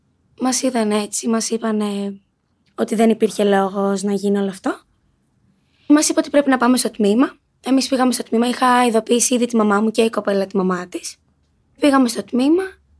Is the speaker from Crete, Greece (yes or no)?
no; Athens, Attica, Greece; Εδώ, Αθήνα.